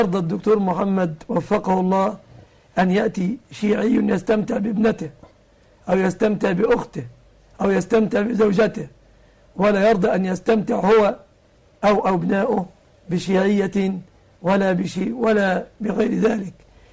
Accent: Egypt; يعني عندنا في مصر حرب 73

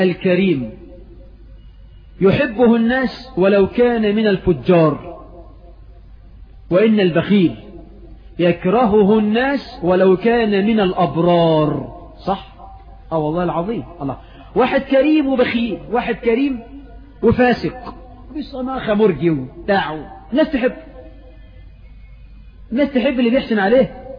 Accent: Egypt; حتى احنا كمصريين لما تلاقي واحد بخيل قوي

